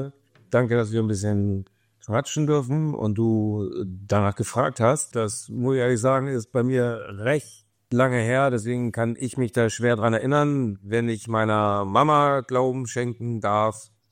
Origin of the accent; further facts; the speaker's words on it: Bremen, Germany; Und dann lag als Bremer dann auch zwangsläufig und sowieso Werder Bremen sehr, sehr nah.